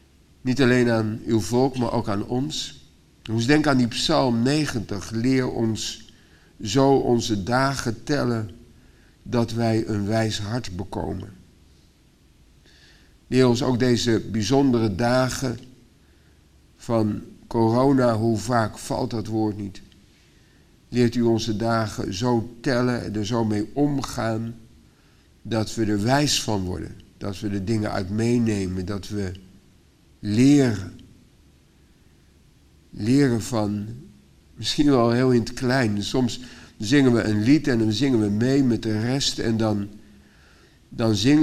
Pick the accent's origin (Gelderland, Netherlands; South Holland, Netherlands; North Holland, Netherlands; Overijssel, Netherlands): South Holland, Netherlands; Delft; En ook niet ritmisch, zoals op Urk doen en zoals Delft, waar ik vandaan kom.